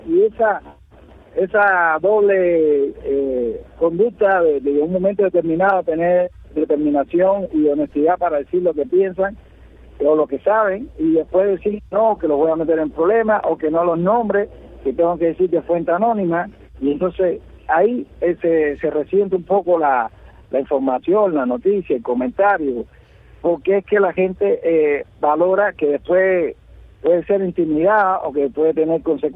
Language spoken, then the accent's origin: Spanish; Cuba; estoy siendo martiano, estoy siendo cubano, estoy siendo patriota, estoy siendo un cubano simple